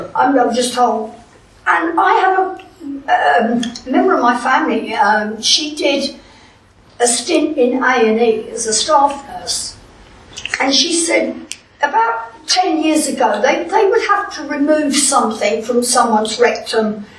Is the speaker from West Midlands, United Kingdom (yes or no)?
no; Brighton, South East England, United Kingdom; I was born in Brighton. I was raised in the posh part in the South Downs